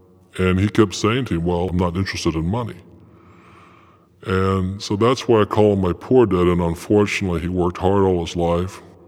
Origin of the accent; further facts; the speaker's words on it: Hawaii, United States; I was raised in Hawaii